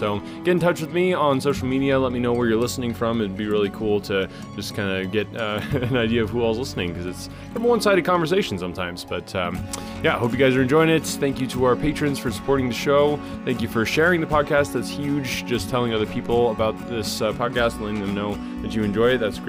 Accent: United States; So if you are not in my home country of America, then I would love to hear from you.

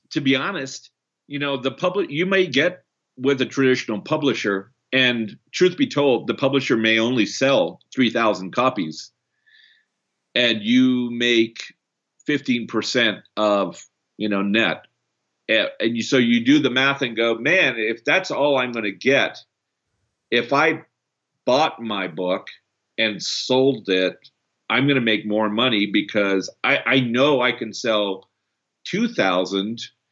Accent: Canada; also born or lived in Brazil; I'm also Canadian, born in Brazil.

